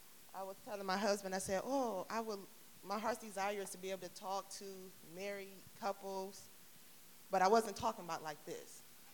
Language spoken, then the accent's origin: English; Detroit, Michigan, United States; Growing up, I grew up in Detroit, East Side. Whoop, whoop.